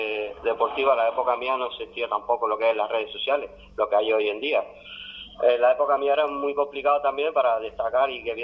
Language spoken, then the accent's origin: Spanish; Telde, Canary Islands, Spain; Yo soy de Jinama, donde está la calle Loma de la Bruja.